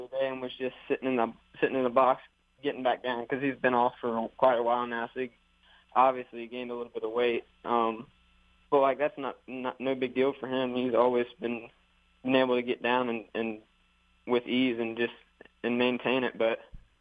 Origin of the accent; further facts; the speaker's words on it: Oklahoma, United States; In Oklahoma, yes, ma'am.